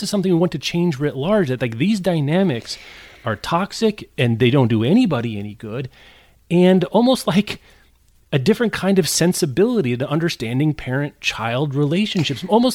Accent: Midwest, United States; Rebecca, we're from the Midwest. What do you think?

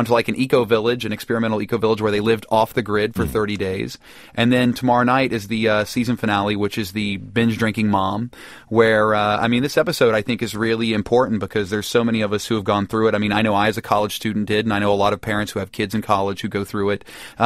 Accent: West Virginia, United States; There was a Christian from my home state of West Virginia who moved in with a Muslim family in Dearborn, Michigan

